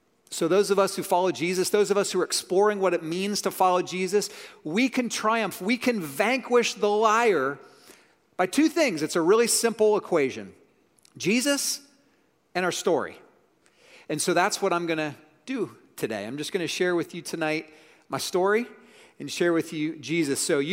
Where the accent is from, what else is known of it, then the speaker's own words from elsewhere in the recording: Columbus, Ohio, United States; So I grew up in Columbus, Ohio. Go Bucks, OH.